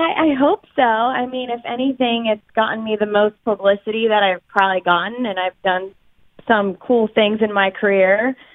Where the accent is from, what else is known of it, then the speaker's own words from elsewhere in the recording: Pittsburgh, Pennsylvania, United States; then when it came out that I was from Pittsburgh and I was the model